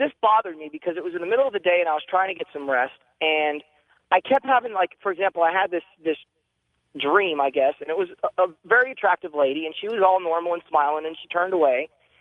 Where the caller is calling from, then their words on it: Arizona, United States; I'm calling from Arizona.